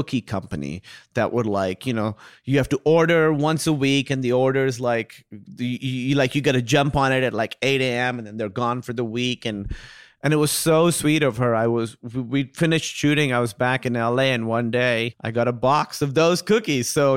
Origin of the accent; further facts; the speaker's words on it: Pakistan; And, you know, being Pakistani, like it's in so much of our food.